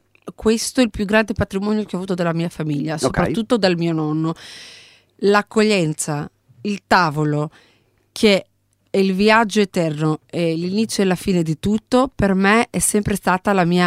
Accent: Greece; mi ha spinto di raccontare il mio paese, la mia terra, di raccontare un territorio fuori dal territorio, di raccontare le sue sfumature, anche in un momento dove ancora la Grecia

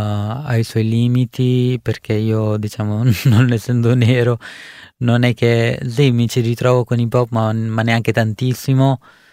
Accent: India; Italian is a second language; now in Italy; ho voluto portare in radio la musica del mio paese

